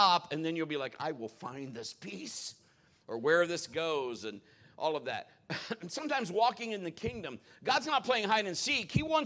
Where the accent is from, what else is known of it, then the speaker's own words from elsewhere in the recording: Marion, United States; I was born and raised here in Marion